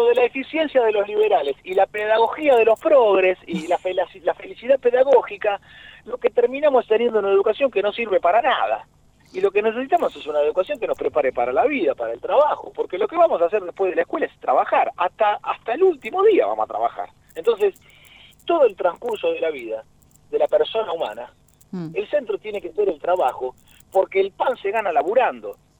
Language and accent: Spanish; Argentina; soy un argentino que se gana el pan en la metalurgia